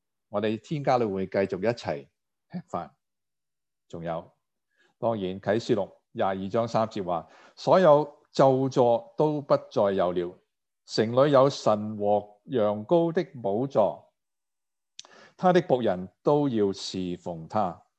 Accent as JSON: {"language": "Chinese", "country": "China", "said": "我们中国人听到挺开心啊"}